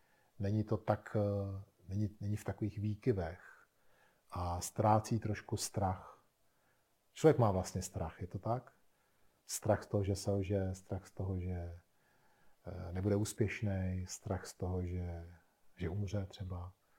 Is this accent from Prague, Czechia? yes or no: yes; Prague, Czechia; já jsem vyrůstal v Praze, kde jsem podědil byt